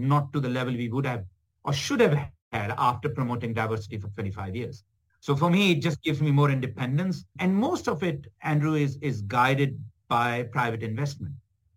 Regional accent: India; As an Indian, even I don't eat that much Indian food on you know, every day, man.

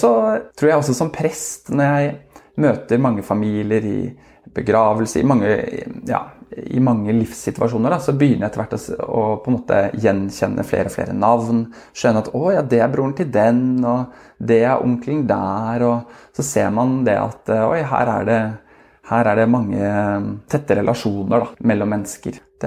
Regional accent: Oslo, Norway; Og vi er fra Oslo begge to, men vi var veldig åpne for å flytte på oss.

